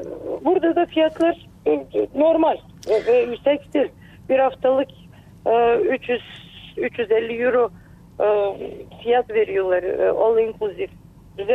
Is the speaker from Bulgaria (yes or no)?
yes; Momchilgrad, Kardzhali Province, Bulgaria; Ben kendim Mestanlı'dan, Momçalgrad'danım. Haskova'ya evliyim.